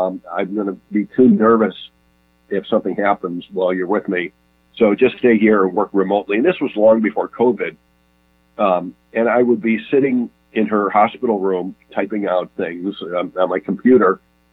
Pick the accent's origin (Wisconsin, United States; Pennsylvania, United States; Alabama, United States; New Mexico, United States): Wisconsin, United States; Milwaukee; I grew up in Milwaukee, Wisconsin, and I turned on the TV